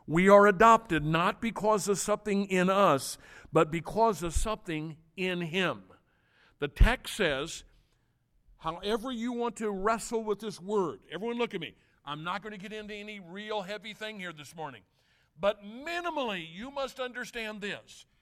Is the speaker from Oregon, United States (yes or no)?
no; St. Louis, Missouri, United States; And I was born, and I was born in St. Louis. And then, in 1960, my little sister was born. Well, we grew up eventually.